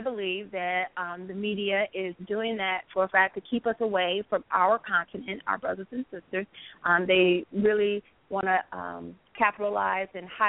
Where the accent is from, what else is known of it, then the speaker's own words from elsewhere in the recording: United States; And when I told them no, they said, oh, you must be from the UK. And I said, no, I'm from the United States.